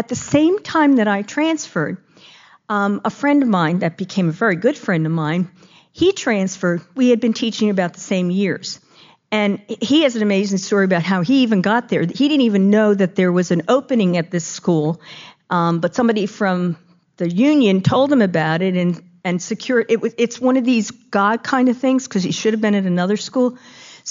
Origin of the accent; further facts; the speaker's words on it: New York, United States; I particularly like Jewish people because I grew up on Long Island, where probably 75% of my graduating class was Jewish.